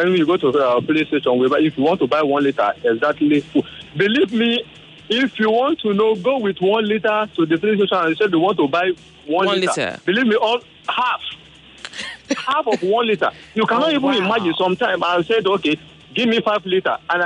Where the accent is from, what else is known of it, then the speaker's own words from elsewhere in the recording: Kogi, Nigeria; So now, the issue is that me, I came from Kogi State